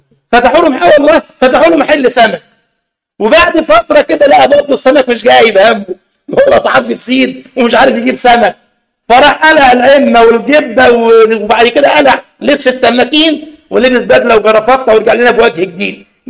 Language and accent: Arabic; Egypt; يعني مصيبة سودة من الشحرير والكيالين والحملات اللي عندنا في مصر ده.